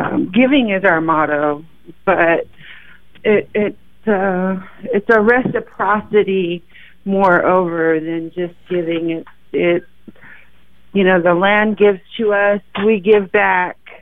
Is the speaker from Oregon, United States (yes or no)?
yes; Celilo, Oregon, United States; I come from Celilo, the greatest trade center in the U.S. before it became the U.S., and we were a very giving people